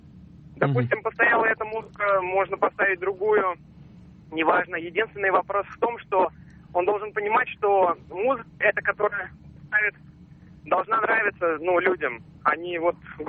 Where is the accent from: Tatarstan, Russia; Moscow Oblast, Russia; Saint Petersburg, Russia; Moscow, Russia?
Tatarstan, Russia; Kazan; я из Казани.